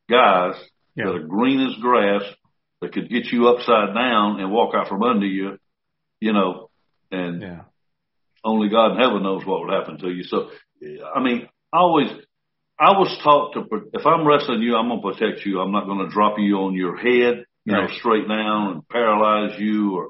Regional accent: Columbus, United States; I'm going to put you in Columbus. I said, okay. I'm in my hometown right here.

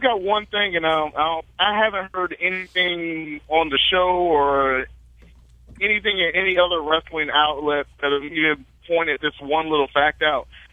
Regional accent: Virginia, United States; I'm from Virginia. I'm actually in Virginia, but I'm not home today.

